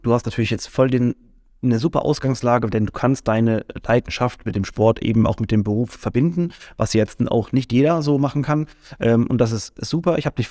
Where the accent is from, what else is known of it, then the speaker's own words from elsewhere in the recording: Mannheim, Baden-Württemberg, Germany; aber jetzt gerade jetzt für uns als Mannheimer oder sowas, wir haben natürlich eine ganz andere Identifikation nochmal damit.